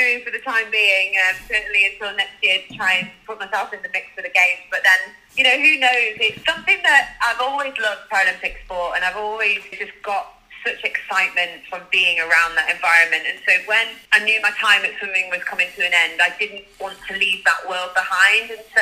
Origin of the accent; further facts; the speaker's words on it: Mansfield, East Midlands, United Kingdom; I'm a Mansfield girl through and through, of course. I was born in Mansfield. I trained in Mansfield for many, many years. I went to school in Mansfield. But having moved into Ashfield when I was old enough to buy my own property